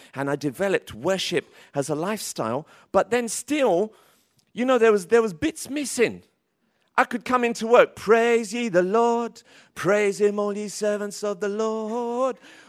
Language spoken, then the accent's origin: English; Tottenham, London, United Kingdom; I got rid of my weaponry that I used to have growing up in Tottenham.